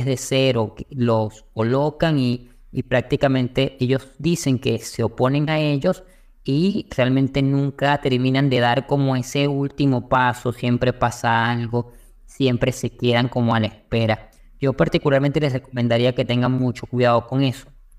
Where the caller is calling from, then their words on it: Venezuela; Sí, soy de Alianza Libertaria en la parte internacional. Estoy particularmente en Venezuela.